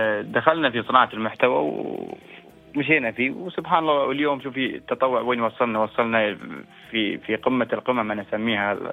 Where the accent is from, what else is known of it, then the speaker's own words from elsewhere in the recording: United Arab Emirates; نحن كاماراتيين